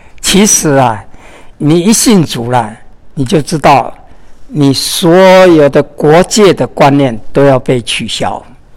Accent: Taiwan; 但是呢，我的故乡啊，是从台湾，啊，台湾的

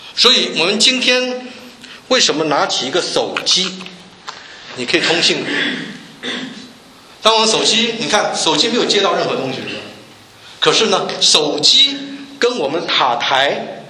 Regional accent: Taiwan; 我们从台湾来的，在台湾的话大学毕业了以后都要服兵役

